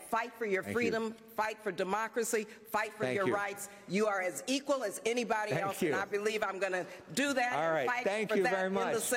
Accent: El Paso, Texas, United States; born and raised in El Paso, Texas, where I was born and raised

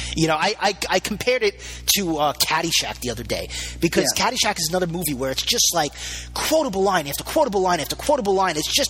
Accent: New York, United States; Maybe it's because I'm from New York.

